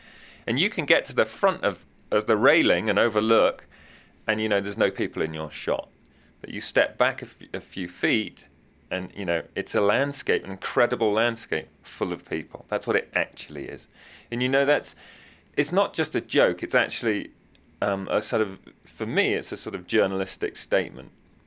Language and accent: English; England, United Kingdom; I'm an Englishman, and I don't want to come to America and start telling people how I think they should do stuff.